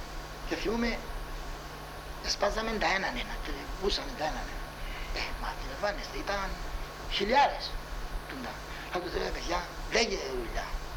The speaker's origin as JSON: {"language": "Greek", "town": "Larnaca", "region": "Larnaca District", "country": "Cyprus", "tie": "born there", "said": "Γεννήθηκα στη Λάρνακα το 35 του Φεβράρι, στην οδός Αφροδίτη"}